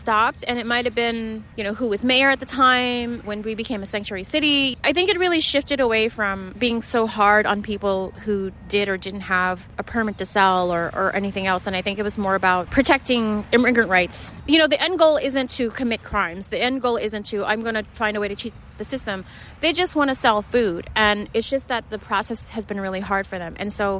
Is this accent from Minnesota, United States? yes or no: no; Philadelphia, Pennsylvania, United States; Yeah, I mean, I'm from Philly and I grew up with the market.